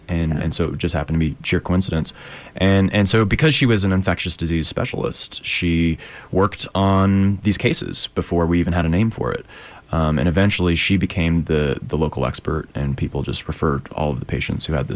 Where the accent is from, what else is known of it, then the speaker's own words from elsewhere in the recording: Salt Lake City, Utah, United States; So I was born and raised in Salt Lake, grew up in East Mill Creek and then the Avenues.